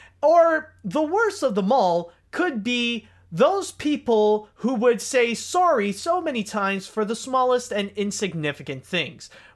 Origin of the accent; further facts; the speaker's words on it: Canada; And since I am Canadian, I do get a lot of news about what's going on in Canada and around my area as well.